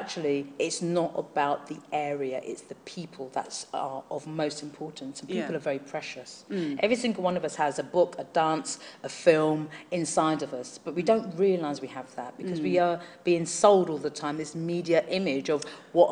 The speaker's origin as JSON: {"language": "English", "town": "Hackney", "region": "London", "country": "United Kingdom", "tie": "born or raised there", "said": "Me, myself, I come from Hackney in East London"}